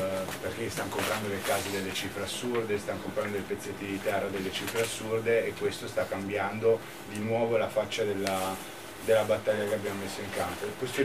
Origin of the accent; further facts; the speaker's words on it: Turin, Piedmont, Italy; Vabbè, io sono torinese